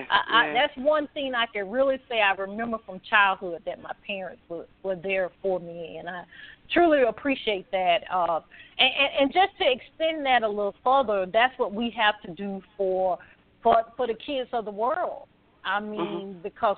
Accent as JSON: {"language": "English", "region": "the South", "country": "United States", "said": "Because, you know, I'm from the South, and, you know, in the South they said what stayed in the house, what happened in the house stayed in the house"}